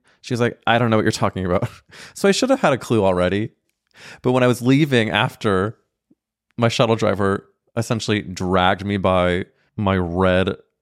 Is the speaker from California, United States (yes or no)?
no; St. Louis, Missouri, United States; But you know, I'm growing up in St. Louis, Missouri with three brothers.